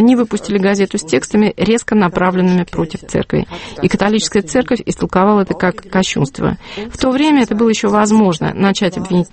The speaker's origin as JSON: {"language": "Russian", "region": "Bavaria", "country": "Germany", "said": "Я из Баварии, поэтому для меня это совершенно нормально."}